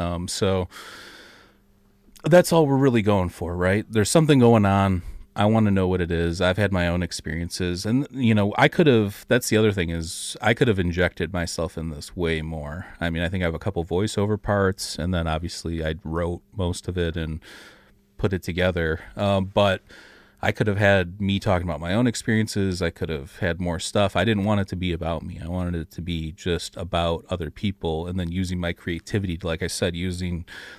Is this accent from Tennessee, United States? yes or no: no; Detroit, Michigan, United States; We're both from the Detroit area.